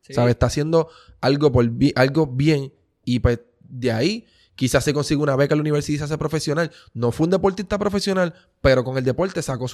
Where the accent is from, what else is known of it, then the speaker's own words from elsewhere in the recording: Puerto Rico; papi, yo soy bien puertorriqueño